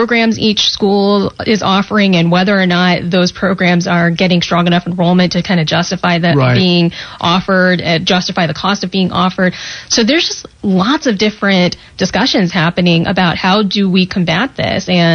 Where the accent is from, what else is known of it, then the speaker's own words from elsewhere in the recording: Colorado, United States; So did I. I'm from Colorado, so...